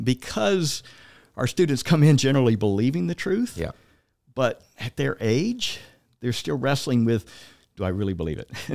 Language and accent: English; Southern United States, United States; Again, I grew up in the Bible Belt, and the majority of the people were living a deist version of God.